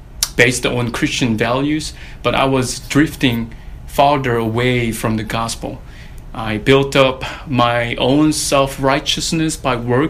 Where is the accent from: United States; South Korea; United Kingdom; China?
South Korea; back in those days when I was growing up in South Korea, no one actually checked on me for my salvation, and I was being just a good church boy.